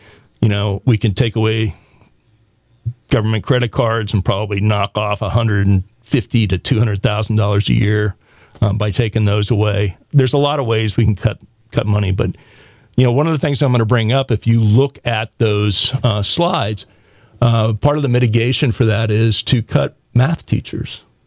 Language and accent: English; the South, United States; I grew up in the South. And the high school building that I went to was built in the early 1800s, and it was the pride of the community.